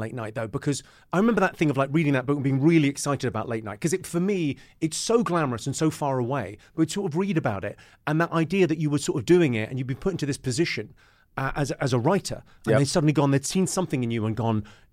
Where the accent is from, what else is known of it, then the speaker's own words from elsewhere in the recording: Ireland; Someone once told me how to say, I'm Irish, obviously, as are you